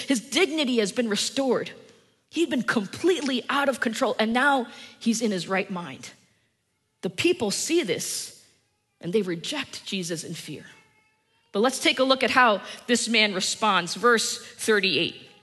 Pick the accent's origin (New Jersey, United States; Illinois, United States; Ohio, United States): New Jersey, United States; Although I'm from New Jersey, so I'm not really sure in the life of a pig herder would be